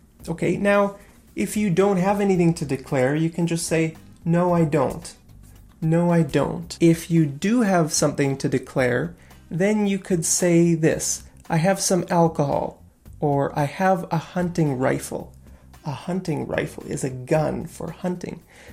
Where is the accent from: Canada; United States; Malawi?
Canada; My name is right there. I'm from Canada. That's right there.